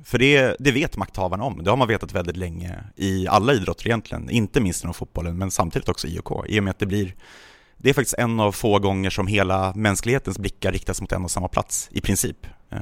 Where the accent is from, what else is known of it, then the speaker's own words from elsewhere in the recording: Gaziantep, Turkey; now in Sweden; en lokal liga i Gaziantep, som min hemstad i Turkiet.